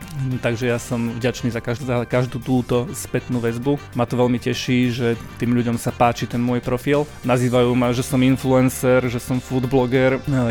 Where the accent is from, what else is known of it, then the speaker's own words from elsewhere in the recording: Rimavská Sobota, Banská Bystrica Region, Slovakia; Ja pochádzam z Rimavskej Soboty, respektíve 4 km od Rimavskej Soboty máme dom na takej samote medzi 4 kopcami, takže v prírode ja som vyrastal úplne že v lese so srnkami a s líškami.